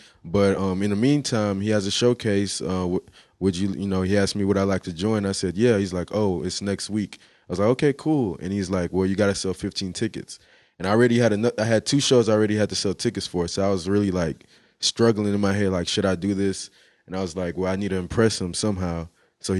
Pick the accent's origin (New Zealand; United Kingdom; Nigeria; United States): Nigeria; Actually, I kind of do, but this is how it started. I'm Nigerian.